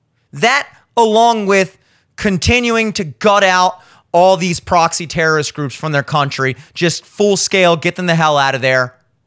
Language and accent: English; United States; But that's because I'm an American. And I live in Baltimore.